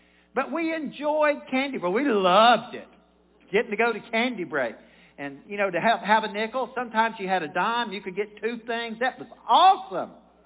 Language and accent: English; Brilliant, Ohio, United States; Yes, I'm from Brilliant.